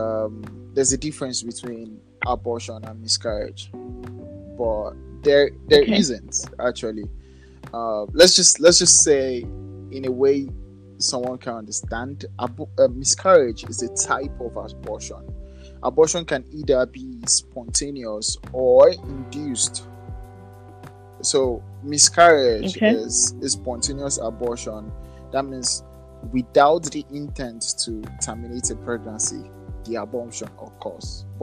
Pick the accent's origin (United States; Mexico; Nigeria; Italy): Nigeria; Oyo; now in Abuja, Nigeria; I'm Yoruba from Oyo State. I stay in Abuja.